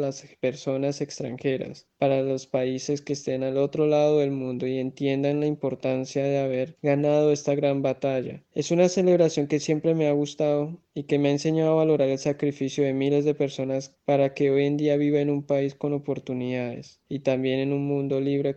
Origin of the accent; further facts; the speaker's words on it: Colombia; now in Volgograd, Russia; Soy un estudiante colombiano que vive en la ciudad de Volgogrado.